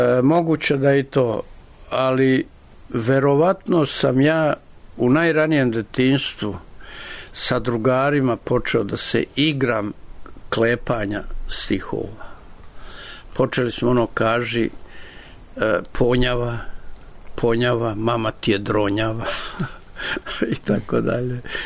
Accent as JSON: {"language": "Serbian", "town": "Murtenica", "region": "Šumadija and Western Serbia", "country": "Serbia", "said": "E, ja sam došao iz Murtenice."}